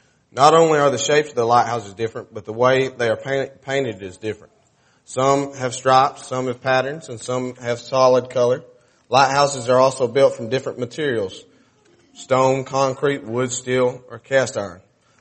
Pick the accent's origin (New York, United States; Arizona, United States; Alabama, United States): Alabama, United States; Elkmont; I've never been high tech. I mean, I'm from Elkmont.